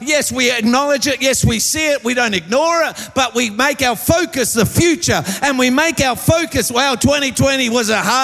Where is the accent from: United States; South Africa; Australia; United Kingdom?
Australia; as an Australian, I have rights.